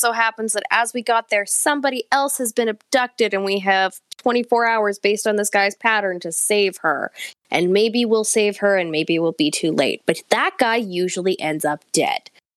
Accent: Canada; I'm Canadian.

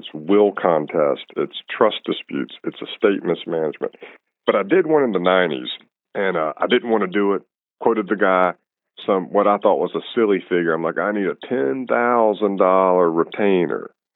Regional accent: Winston-Salem, North Carolina, United States; I came out of law school. I'm from Winston-Salem. I wanted to live in Raleigh. I wanted to live in Wilmington.

